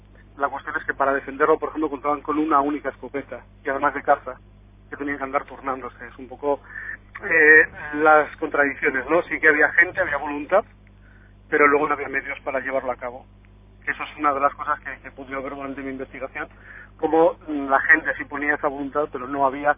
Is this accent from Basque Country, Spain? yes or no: yes; Barakaldo, Basque Country, Spain; era una laguna a cubrir en la historiografía de mi pueblo, ¿no? En Baracaldo.